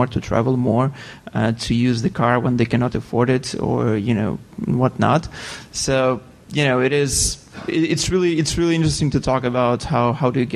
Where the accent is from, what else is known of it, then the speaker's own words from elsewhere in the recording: New York, United States; I'm from New York.